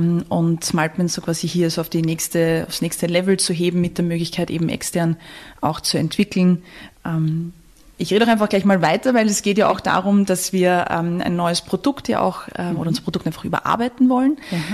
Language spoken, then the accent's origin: German; Vienna, Austria; gebürtige Wienerin, wie man auch hört, das geht auch nicht mehr weg.